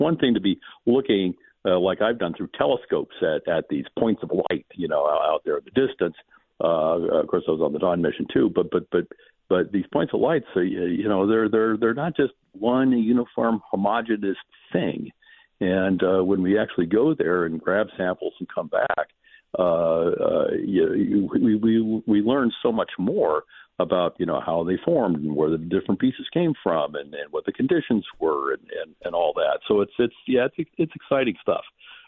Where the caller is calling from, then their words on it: Oregon, United States; I'm calling from Oregon, and where it's cloudy, rainy in the 60s, and for me, that's perfect weather.